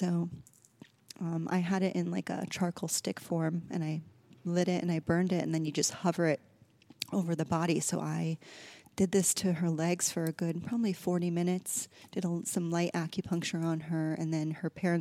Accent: Midwest, United States; I grew up in the Midwest, was given antibiotics so often because that's just the thing that was done

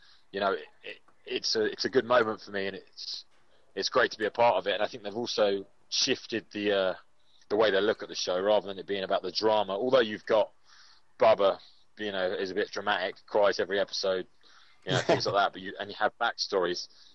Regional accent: England, United Kingdom; I feel like I've been tarnished as a Brit, because I'm very proud of England and I'm very proud of the UK.

